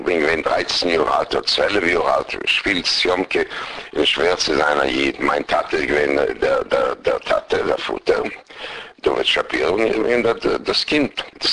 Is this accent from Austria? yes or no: yes; Vienna, Austria; born there; moved away; Ich bin geboren worden in Wien, in Austria.